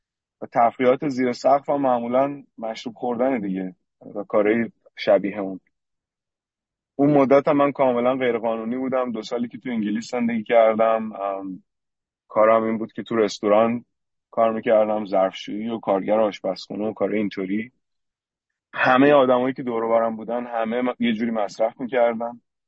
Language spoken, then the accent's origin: Persian; Iran; من با کلی دوگانگی توی ایران بزرگ شدم